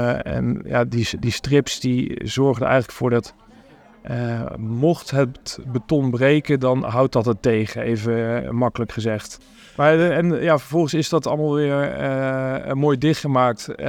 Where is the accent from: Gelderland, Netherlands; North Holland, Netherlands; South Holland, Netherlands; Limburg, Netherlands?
Gelderland, Netherlands; Arnhem; En ik ben een geboren en getogen Arnhemmer